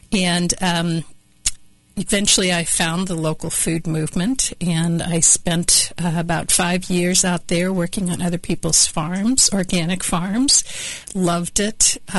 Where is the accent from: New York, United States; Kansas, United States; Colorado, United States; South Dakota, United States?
Kansas, United States; El Dorado; Yeah, I grew up outside of El Dorado, Kansas, and my parents weren't farmers, but my neighbors were